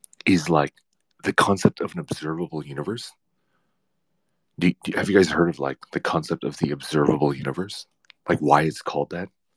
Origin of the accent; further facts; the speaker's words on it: Louisiana, United States; I'm from Louisiana, and you can't call yourself an angler until you go catfish noodling.